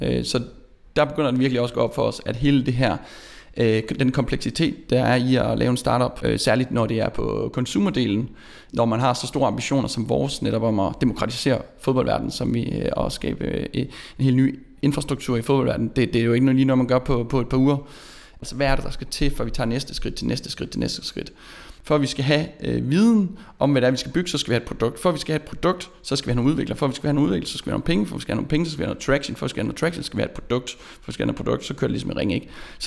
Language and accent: Danish; Vadum, North Denmark Region, Denmark; Han er fra Brovst, jeg er fra Vadum.